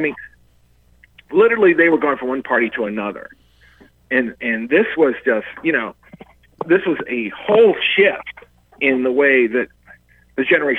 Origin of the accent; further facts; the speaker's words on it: Richmond, Virginia, United States; I'm from Virginia originally, so we had this in Richmond.